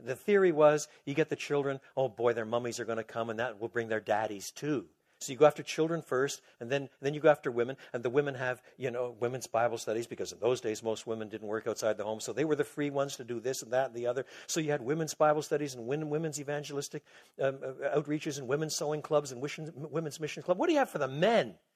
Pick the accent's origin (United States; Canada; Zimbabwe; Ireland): Canada; Quebec; I was brought up in French Canada, which is off the charts a different culture.